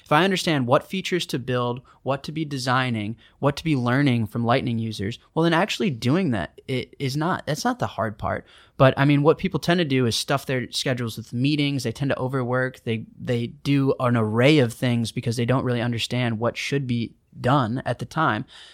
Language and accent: English; Chicago, Illinois, United States; So I come from Chicago